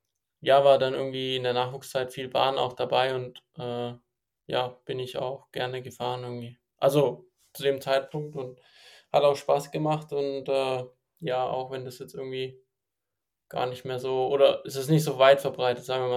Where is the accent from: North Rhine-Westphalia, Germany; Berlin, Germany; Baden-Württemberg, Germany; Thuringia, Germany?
Baden-Württemberg, Germany; ich komme ja irgendwie aus dem Nordschwarzwald, also Raum Stuttgart.